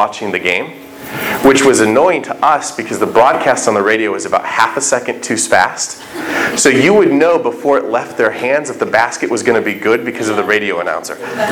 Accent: Indiana, United States; I'm of course from Indiana.

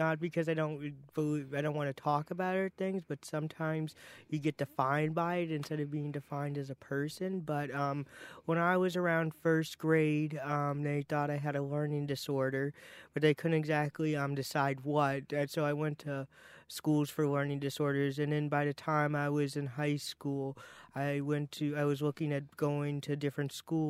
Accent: Cincinnati, Ohio, United States; born there; I was born on January 7th, 1988 at Christ Hospital in Cincinnati, Ohio.

